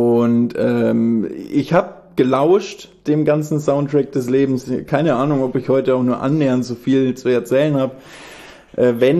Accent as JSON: {"language": "German", "town": "Tröstau", "region": "Bavaria", "country": "Germany", "tie": "born or raised there", "lives_now": "Berlin, Germany", "said": "gebürtiger Fichtelgebirgler, Elternhaus in Tröstau vorhanden, deswegen fühle ich mich hier sehr wohl"}